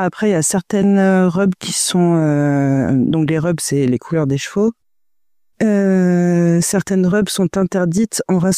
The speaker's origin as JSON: {"language": "French", "region": "Brittany", "country": "France", "moved": "as an adult", "lives_now": "Réunion", "said": "quand on vient de Bretagne, on voit pas souvent le soleil."}